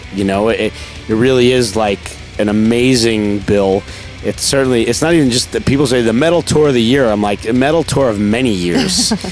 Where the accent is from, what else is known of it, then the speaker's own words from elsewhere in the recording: Queens, New York, United States; a bigger world out there than the apartment I was growing up in Queens.